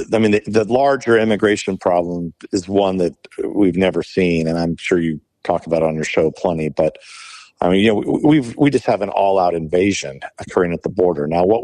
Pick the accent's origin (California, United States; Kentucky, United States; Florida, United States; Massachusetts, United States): California, United States; that appeared to be gypsies in my hometown, Romanian gypsies. And I can tell you that I've never seen Romanian gypsies in my part of California.